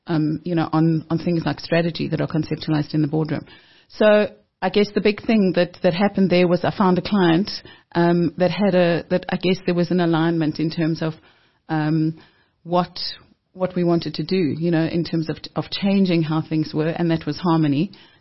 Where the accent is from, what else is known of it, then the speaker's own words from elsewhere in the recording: Johannesburg, Gauteng, South Africa; I grew up very close to here in Joburg.